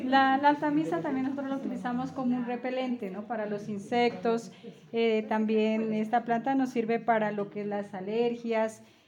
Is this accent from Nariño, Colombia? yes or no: yes; Funes, Nariño, Colombia; soy del resguardo de Funes.